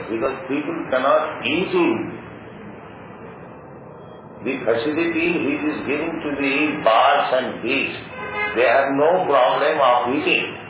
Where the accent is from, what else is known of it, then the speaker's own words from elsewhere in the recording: India; English is a second language; we are Indian, we are seen in India.